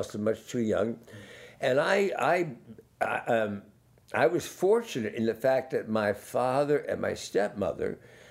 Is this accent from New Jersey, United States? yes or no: yes; New Brunswick, New Jersey, United States; born there; And so I was born in New Brunswick, New Jersey, 1944.